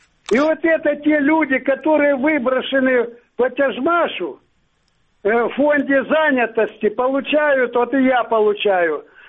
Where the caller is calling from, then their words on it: Mariupol, Donetsk Oblast, Ukraine; Мариуполь.